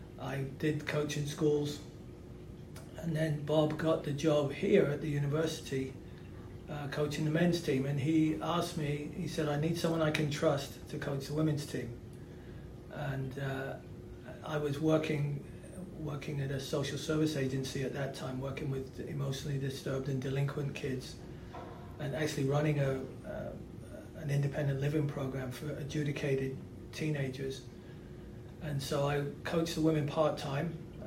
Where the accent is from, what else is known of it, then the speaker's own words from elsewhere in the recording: London, England, United Kingdom; moved away as an adult; now in Milwaukee, United States; I was born in London and grew up in England, played soccer there, played in college, came over to the US for a summer program, a couple of summer programs, and got offered a job here and made Milwaukee my home for 16 years.